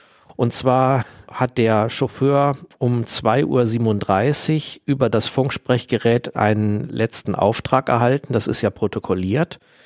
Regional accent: Northern Germany, Germany; now in Bonn, Germany; Ich stamme ursprünglich aus Norddeutschland und lebe und arbeite seit 2012 in Bonn.

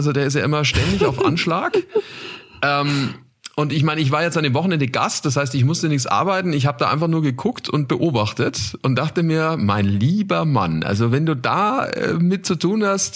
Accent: Nuremberg, Bavaria, Germany; in meiner Heimat in Nürnberg

